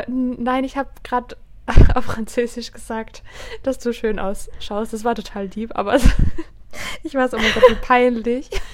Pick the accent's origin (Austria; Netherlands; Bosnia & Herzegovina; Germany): Austria; dann meinte er dann, woher ich komme, weil man hört meinen Akzent. Danke, dass es jeder mal rauspickt. Und dann war ich halt so aus Österreich und er meinte dann so, oh, was kannst du denn noch für Sprachen? Und dann war ich so, Französisch und Italienisch habe ich gelernt.